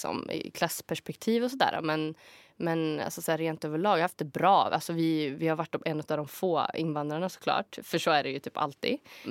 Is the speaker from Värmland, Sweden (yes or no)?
yes; Skoghall, Värmland, Sweden; Men jag är från en liten ort som heter Skoghall. Utanför Karlstad, ungefär 7 kilometer. Bor typ 15 000 när jag växte upp i alla fall.